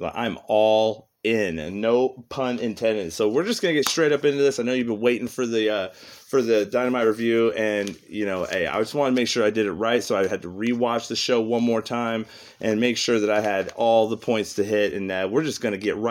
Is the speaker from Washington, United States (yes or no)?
yes; Washington, United States; I am from Washington. This is where I'm at.